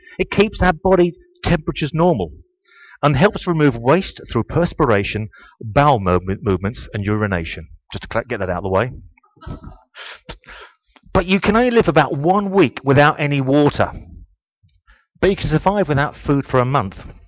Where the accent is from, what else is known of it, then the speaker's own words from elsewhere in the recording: England, United Kingdom; The problem is, being English, that's all I ever talk about.